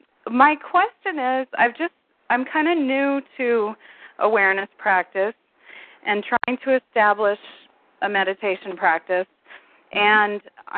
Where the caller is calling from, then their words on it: Ellensburg, Washington, United States; I'm calling from Ellensburg, Washington.